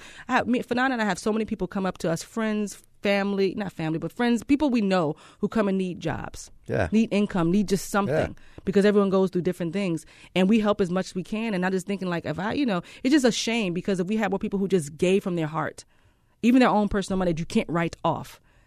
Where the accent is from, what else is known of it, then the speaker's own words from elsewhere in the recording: Cleveland, Ohio, United States; Okay, so we're from Cleveland.